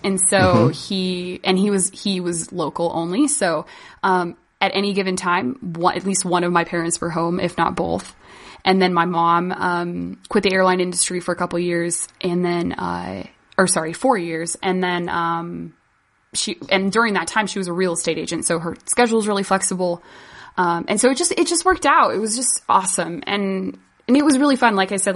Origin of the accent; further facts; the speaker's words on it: Idaho, United States; also born or lived in Washington; So I was born in Bellevue, Washington, which is outside of Seattle. That's where I spawned from. And then we lived about 3 hours south of Seattle until I was about 7. And then we moved to the great state of Idaho